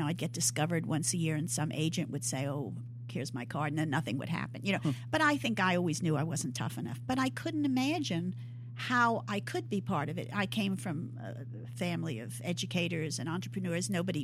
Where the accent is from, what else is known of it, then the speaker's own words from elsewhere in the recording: New York, United States; I grew up in New York.